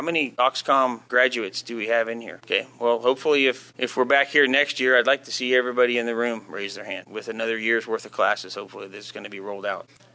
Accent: Orlando, Florida, United States; I'm also originally from Central Florida, from the Orlando area

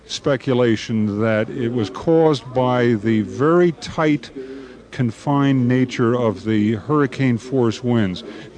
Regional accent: East Coast, United States; Having been through 6 hurricanes in the United States, growing up on the East Coast

